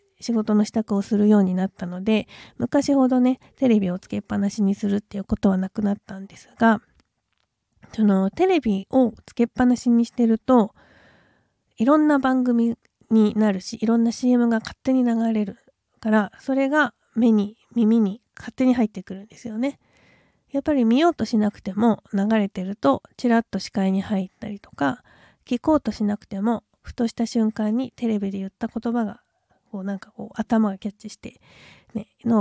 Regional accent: Tohoku, Japan; 私はまあ東北出身なので東北の震災の時とかも、記憶に残っていて忘れられないですけれども

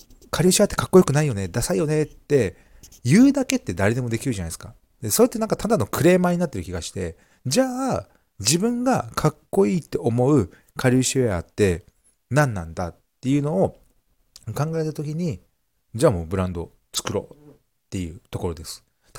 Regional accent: Okinawa, Japan; 私の地元沖縄県はですね

